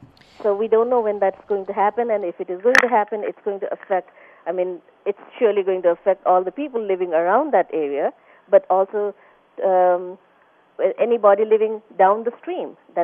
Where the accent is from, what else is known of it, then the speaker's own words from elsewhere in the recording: Bagmati, Nepal; I come from Kathmandu Valley, and that place is supposed to be relatively much more safer than other places in Nepal